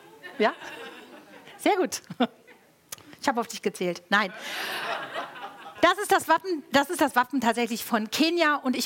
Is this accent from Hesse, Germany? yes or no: yes; Hofheim, Hesse, Germany; Ich komme ja aus Hofheim und ich komme genauer gesagt aus Marxheim. Das ist ein bisschen dörflich.